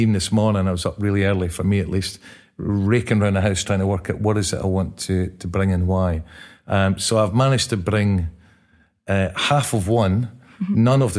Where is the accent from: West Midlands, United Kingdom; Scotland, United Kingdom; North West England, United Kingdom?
Scotland, United Kingdom; Kirkcaldy; also born or lived in Edinburgh; And then we grew up in Fife, just outside Kirkcaldy, as two brothers with two parents who had their own issues.